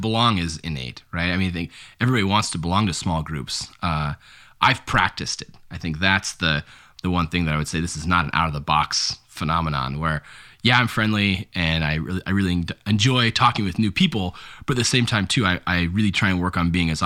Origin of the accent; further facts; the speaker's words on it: Alaska, United States; It's growing up in Alaska, there's not a lot of people, and so you're friendly to everybody.